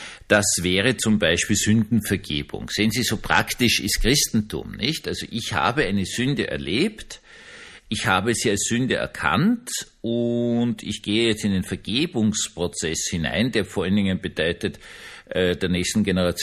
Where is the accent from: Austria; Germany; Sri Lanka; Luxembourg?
Austria; Dieses mein Heimatland Österreich